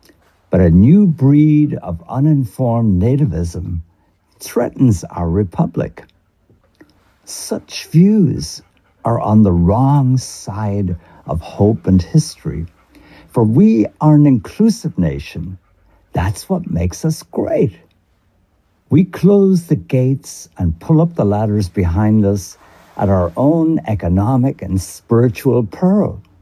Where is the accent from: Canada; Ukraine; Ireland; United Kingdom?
Ireland; now in United States; I'm from Ireland. I wrote it. That makes it Irish.